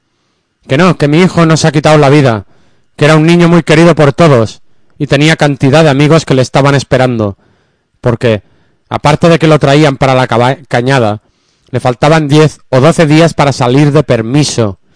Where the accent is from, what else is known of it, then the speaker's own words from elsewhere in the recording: Puertollano, Castilla-La Mancha, Spain; Nosotros somos de Puerto Llano, Ciudad Real.